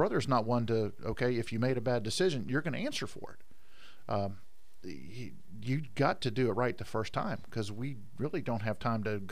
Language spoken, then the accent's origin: English; Pensacola, Florida, United States; Going back, let's say in the 70s, growing up in Pensacola was awesome. It's not a really small town, but it's got a real small town feel.